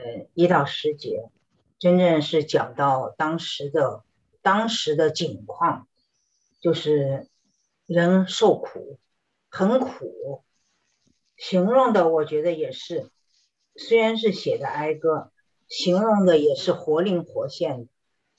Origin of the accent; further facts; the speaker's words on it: Henan, China; 我就想起来国内的饥饿年间，在我的老家河南，人吃人真是非常可怕。